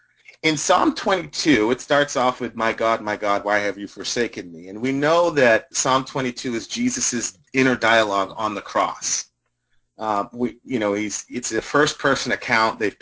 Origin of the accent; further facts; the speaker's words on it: Jamaica; born there; Now me, I was born in Jamaica, so it's not a controversial thing for me at all.